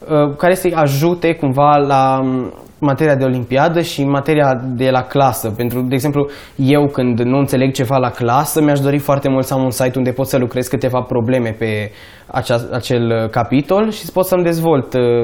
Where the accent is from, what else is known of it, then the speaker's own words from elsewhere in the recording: Turda, Cluj County, Romania; sunt mândru că sunt din Turda, din județul Cluj.